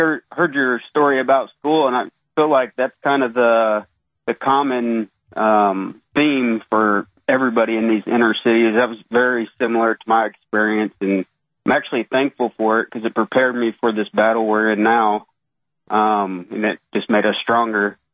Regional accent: Kansas City, United States; Yeah, I'm from Kansas City, and, you know, we had a lot of gangs that we went to school with.

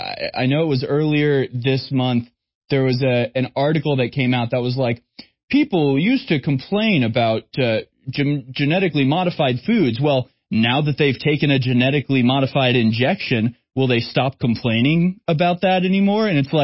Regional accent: United States; So I think we need to come together as American regular citizens and fight back against them.

